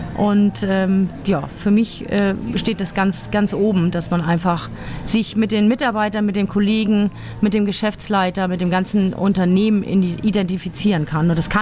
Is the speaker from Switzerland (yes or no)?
no; Schleswig-Holstein, Germany; Ich persönlich mag meine Heimat sehr gerne und würde das als große Herausforderung sehen, in einer Großstadt zu leben. Von der Tendenz her, ich fühle mich sehr, sehr wohl hier in Dithmarschen